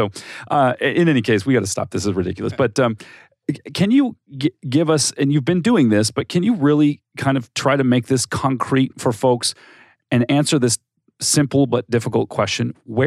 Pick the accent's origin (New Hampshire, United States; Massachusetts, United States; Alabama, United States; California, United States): California, United States; now in Arizona, United States; You know, I moved here from California, California native, moved here almost 7 years ago now. And certainly growing up, the air quality was an issue we experienced every day